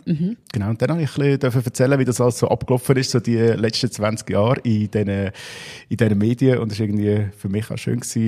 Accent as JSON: {"language": "German", "region": "Aargau", "country": "Switzerland", "tie": "born or raised there", "said": "eingeladen worden vom Rotary Club im Fricktal, also in meiner Heimat."}